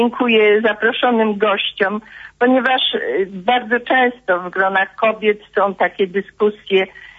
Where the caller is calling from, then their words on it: Lwówek Śląski, Lower Silesian Voivodeship, Poland; z Lwówka Śląskiego. Jestem mamą czwórki dzieci i babcią 14 wnucząt.